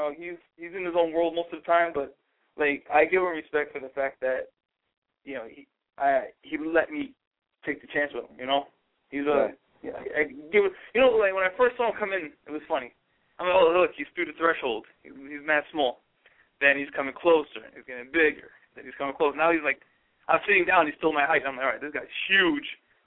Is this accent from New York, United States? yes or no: yes; New York, United States; I came down. I was, you know, in my hometown. And it was the Manhattan Center, and I wrestled against Tiberius Thomas.